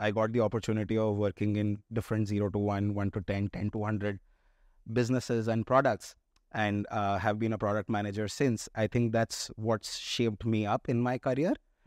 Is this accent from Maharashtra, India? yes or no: no; Delhi, India; I'm born and brought up in Delhi as well. I come from a business family.